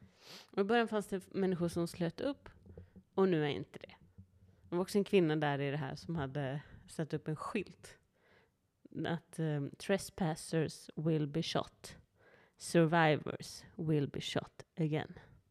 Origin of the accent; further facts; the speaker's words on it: Sweden; Vi är ju svenskar också.